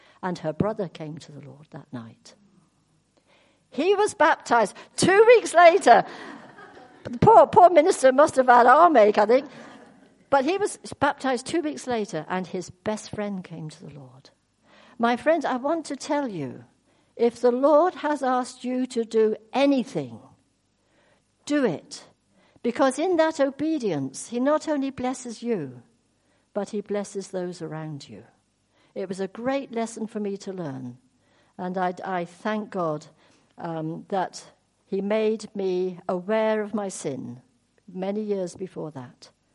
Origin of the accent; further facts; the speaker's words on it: South West England, United Kingdom; accent: Devon; I come from Devon, and when I speak Devon, people think I'm a bit thick.